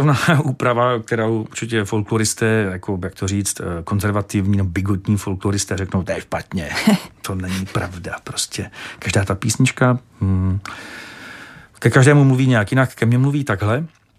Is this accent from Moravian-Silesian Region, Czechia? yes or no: yes; Moravian-Silesian Region, Czechia; jsem z Beskyd, jsem ze severu